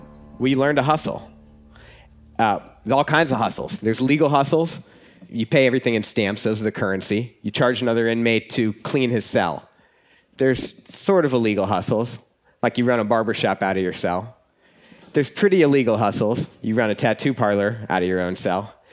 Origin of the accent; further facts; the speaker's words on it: St. Louis, Missouri, United States